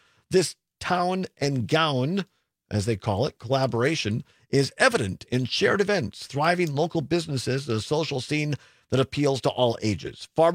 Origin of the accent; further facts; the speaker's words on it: Richland Center, Wisconsin, United States; now in Madison, United States; I grew up in Richland Center, as most listeners know. I've been in Madison now fully probably half of my life, almost around 25 years.